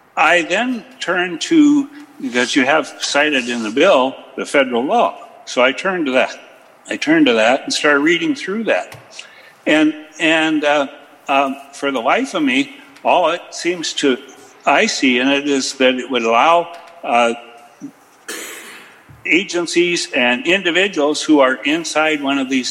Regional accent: Chinook, Montana, United States; terminates at the Bear Paw Battlefield south of my hometown of Chinook, Montana.

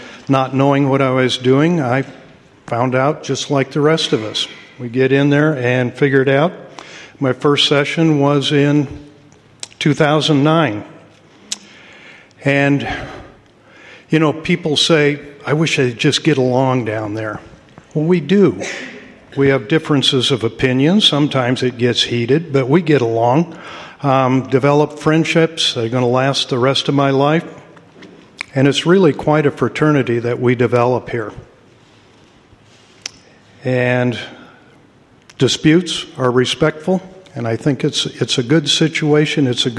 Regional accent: Midwest, United States; Remember, I grew up in the Midwest. All the lakes and farm ponds look like chocolate milk.

